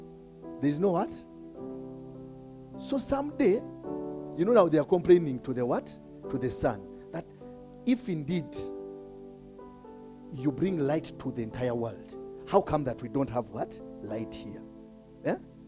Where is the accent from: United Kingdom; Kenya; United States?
Kenya; You see, for us Kenyans, now begin to see yourself as a light carrier beyond being a Kenyan.